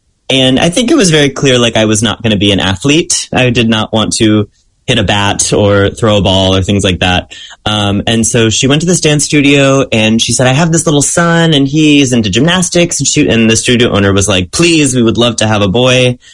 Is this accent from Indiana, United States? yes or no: yes; Indiana, United States; but I'm essentially from the Midwest.